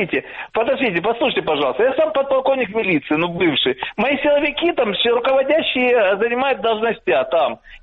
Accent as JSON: {"language": "Russian", "town": "Donetsk", "region": "Donetsk Oblast", "country": "Ukraine", "moved": "as an adult", "said": "Теперь, я сам с Донецка. Я потерял там все. Я приехал сюда"}